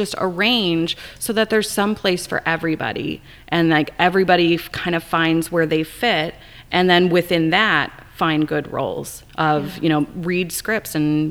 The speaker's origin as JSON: {"language": "English", "region": "East Coast", "country": "United States", "lives_now": "Omaha, United States", "said": "I come from the East Coast, and so I've moved around a lot"}